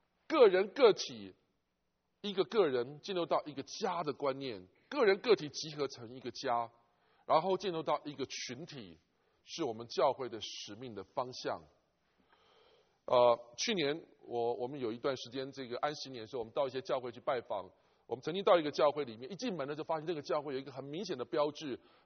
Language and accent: Chinese; China; 当然我们有口音，我们中国人再怎么样都有口音，